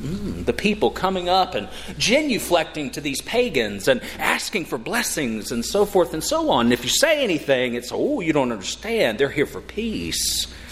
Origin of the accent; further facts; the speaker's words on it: Rock Hill, South Carolina, United States; I know, growing up in Rock Hill, I would hear tales